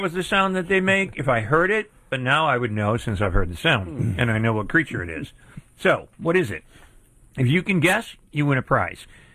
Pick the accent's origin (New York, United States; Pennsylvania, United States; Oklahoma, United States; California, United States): Pennsylvania, United States; accent: Pennsylvania; That's probably my Pennsylvania accent coming in.